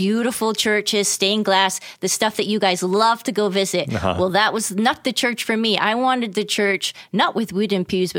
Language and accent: English; Scotland, United Kingdom; I grew up in Scotland